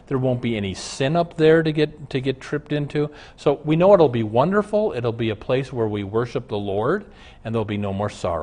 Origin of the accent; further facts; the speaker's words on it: Omaha, Nebraska, United States; now in Minneapolis, United States; All right, Jackie, I grew up in Omaha. We're up in Minneapolis.